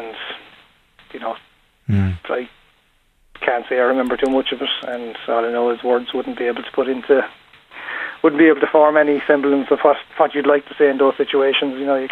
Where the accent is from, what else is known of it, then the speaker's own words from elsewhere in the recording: Munster, Ireland; I'm from West Limerick, and we ended up moving back here eventually.